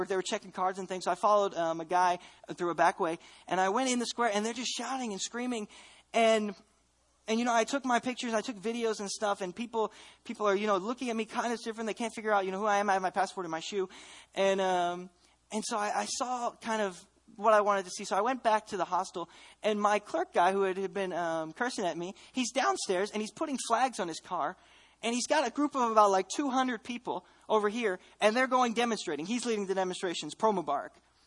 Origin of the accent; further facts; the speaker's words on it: Armenia; I started, you know, I'm an Armenian.